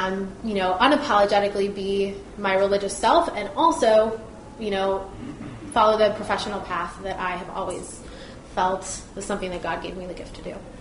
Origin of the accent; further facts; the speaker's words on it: Los Angeles, California, United States; also born or lived in Dallas; So I grew up in Los Angeles. I also lived in Dallas, Texas for a short period of time.